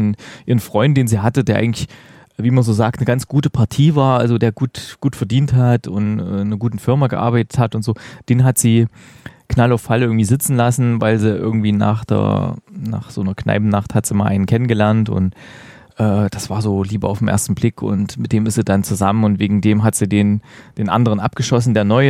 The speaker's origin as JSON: {"language": "German", "region": "East Germany", "country": "Germany", "said": "Vielleicht ist es so ein Ding, weil bei uns im Osten damals, da liefen sehr viele französische Komödien mit Pierre Richard im Kino."}